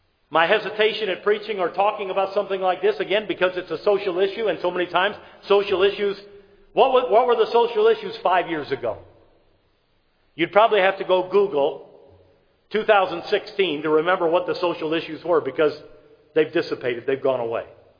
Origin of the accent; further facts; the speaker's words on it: New York City, New York, United States; now in Ohio, United States; We're not in Los Angeles, Detroit, my hometown, New York City.